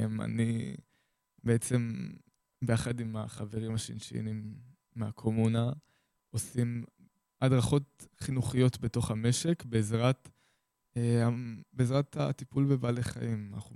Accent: Haifa, Haifa District, Israel; אני מגיע מחיפה.

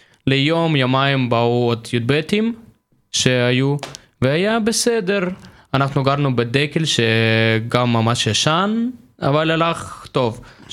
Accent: Kyiv Oblast, Ukraine; Hebrew is a second language; now in Israel; ליד קייב.

